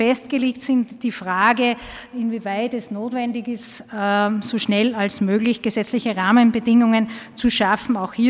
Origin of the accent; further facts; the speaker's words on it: Linz, Upper Austria, Austria; accent: Upper Austrian; Man hört an meiner Sprache, ja, ich bin aus Linz. Falls irgendjemand Probleme hat mit dem Oberösterreichischen, dann bitte mir darauf hinzuweisen, Hochdeutsch zu sprechen.